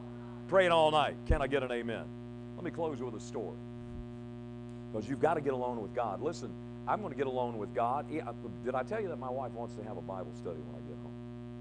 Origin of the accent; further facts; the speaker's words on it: Michigan, United States; also born or lived in Trigg County; When we grew up in Michigan, man, that's what you do in the wintertime. You go sledding. I can remember when we moved to Trigg County